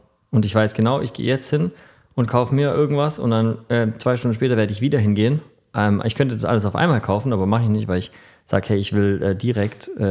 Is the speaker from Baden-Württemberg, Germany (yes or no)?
yes; Stuttgart, Baden-Württemberg, Germany; gerade als Stuttgarter, der im Kessel lebt